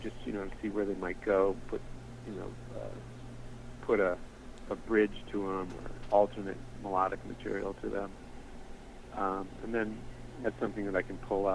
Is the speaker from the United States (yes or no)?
yes; Detroit, Michigan, United States; And I'm from Detroit, and there was a DJ on one of the public stations that used to play a lot of music from around the world